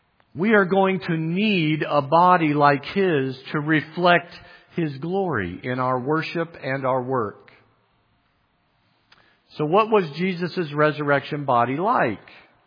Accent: Midwest, United States; Okay, I'm from the Midwest. I've seen a whole lot of stalks of corn.

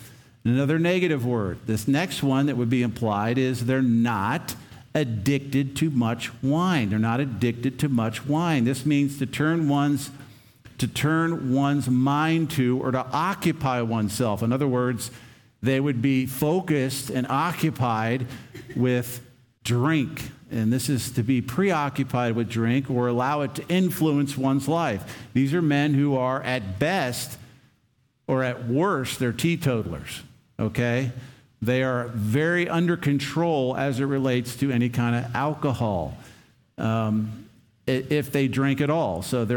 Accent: Pennsylvania, United States; when we grew up in Pennsylvania, you guys don't have a lot of it here.

